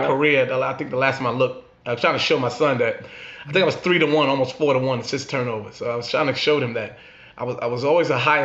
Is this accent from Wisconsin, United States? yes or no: no; New York, United States; So it goes back to when I was saying we growing up in New York, we don't shoot the ball well.